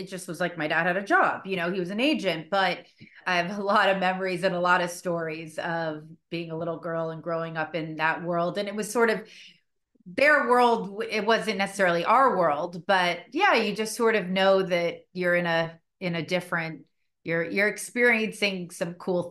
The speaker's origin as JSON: {"language": "English", "town": "Malibu", "region": "California", "country": "United States", "tie": "born or raised there", "said": "You know, I grew up in Malibu, and my backyard was the beach. So, and Malibu at the time when I grew up was just like a cute little beach town."}